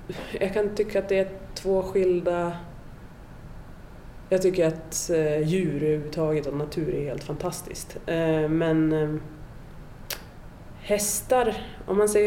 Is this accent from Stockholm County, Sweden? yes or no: no; Aspåsnäset, Jämtland County, Sweden; Jag kommer från landet, Aspåsnäset. Så det är 250 personer bor där.